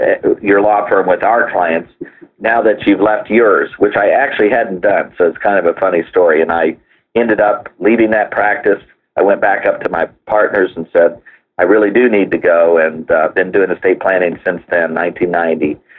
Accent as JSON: {"language": "English", "town": "Indianapolis", "region": "Indiana", "country": "United States", "said": "and I'm from Indianapolis, Indiana, so out here in the heartland, living trusts were completely unknown"}